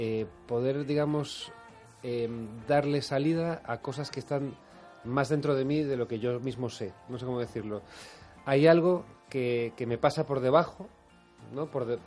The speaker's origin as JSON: {"language": "Spanish", "region": "Galicia", "country": "Spain", "said": "yo como buen gallego entré por el puente de los franceses."}